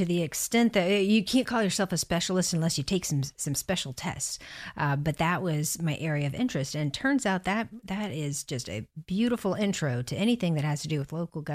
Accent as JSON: {"language": "English", "town": "Oviedo", "region": "Florida", "country": "United States", "tie": "born or raised there", "said": "I grew up in Oviedo. I was born and raised right down the street from Oviedo High School."}